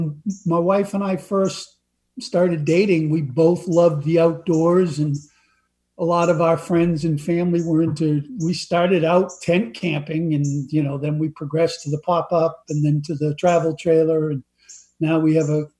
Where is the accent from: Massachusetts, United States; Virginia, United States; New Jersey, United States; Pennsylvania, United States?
Massachusetts, United States; We both grew up in Massachusetts.